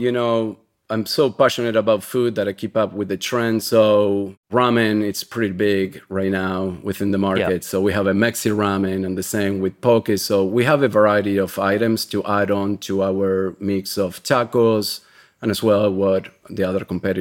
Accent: Argentina; now in United States; I'm originally from Argentina. I've been living in Keme Courthouse, South Jersey, in a small seashore community, right by the beach.

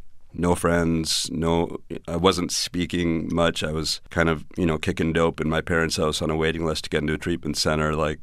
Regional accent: Toronto, Ontario, Canada; I was born in Toronto. My parents emigrated from Pakistan a couple years before I was born.

